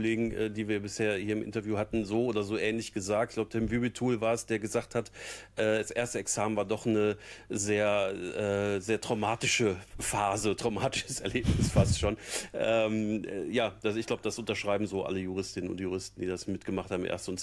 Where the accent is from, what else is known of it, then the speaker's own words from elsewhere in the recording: Cologne, North Rhine-Westphalia, Germany; born there; als geborener Kölner hatte ich da nicht so die große Wahl.